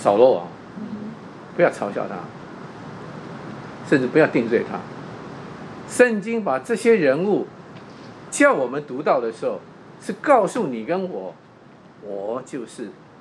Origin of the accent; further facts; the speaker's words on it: Taiwan; 啊，我记得我从台湾来嘛